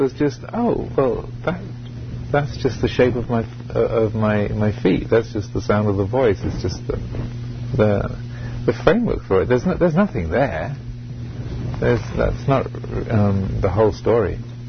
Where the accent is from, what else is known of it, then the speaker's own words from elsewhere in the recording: England, United Kingdom; I was born in England, you know, and grew up in a particular kind of family, went to a particular kind of school, was born in a certain year, part of the country